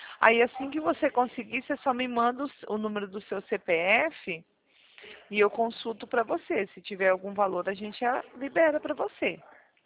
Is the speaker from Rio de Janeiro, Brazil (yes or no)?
no; Arapongas, Paraná, Brazil; Não, eu sou do Paraná, eu sou de Arapongas.